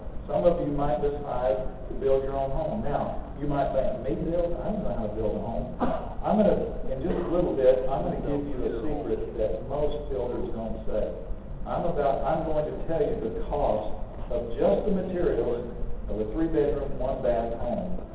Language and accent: English; Georgia, United States; moved away; I was born and raised in Georgia, where it's real hot. So we live within 100 miles of Canada